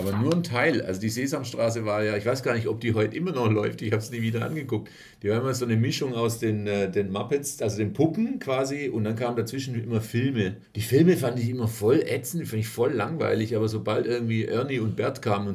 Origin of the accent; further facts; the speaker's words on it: Reutlingen, Baden-Württemberg, Germany; Das war in Reutlingen, in meiner Heimatstadt